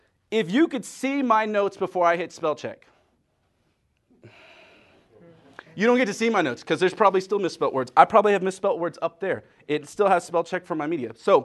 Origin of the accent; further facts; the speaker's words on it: Germany; first language German; I'm from Germany, and my native language, I did grow up for a little while. I spoke both German and English.